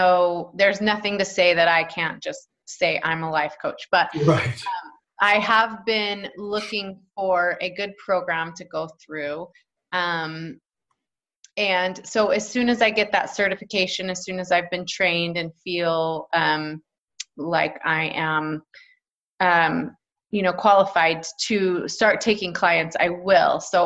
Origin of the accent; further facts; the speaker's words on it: Texas, United States; Well, I was born and raised in Texas, yes. So my family is all there. I'm fifth generation Texan.